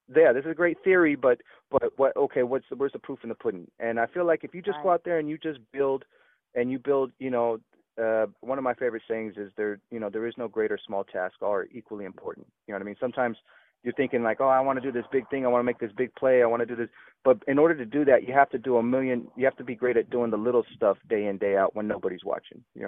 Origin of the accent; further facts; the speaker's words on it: California, United States; Well, again, just growing up where I grew up, I'm from the Bay Area. Mom's from San Francisco.